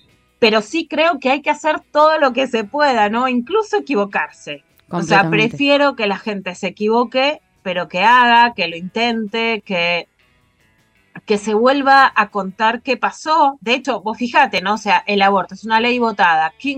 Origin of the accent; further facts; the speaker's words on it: Rosario, Santa Fe, Argentina; Yo vengo de Rosario, ¿no?